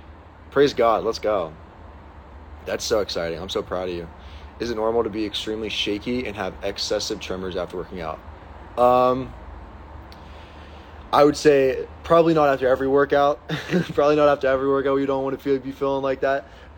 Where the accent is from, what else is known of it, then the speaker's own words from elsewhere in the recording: Pittsburgh, Pennsylvania, United States; I am from Pittsburgh